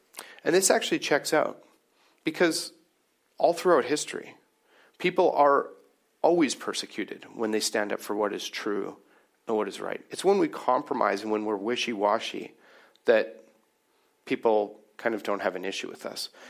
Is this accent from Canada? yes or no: yes; Canada; because as 2023 Canadian Christians, it's pretty easy for us to read this and be like